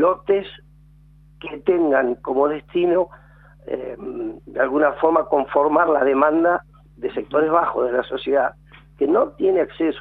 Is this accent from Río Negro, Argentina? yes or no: yes; Viedma, Río Negro, Argentina; Yo soy de Viedma